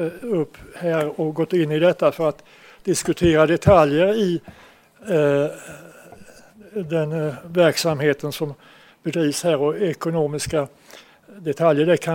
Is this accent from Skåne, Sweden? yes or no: yes; Bromölla, Skåne, Sweden; vi senare kommer att vara stolta över att få säga att vi kommer från Bromölla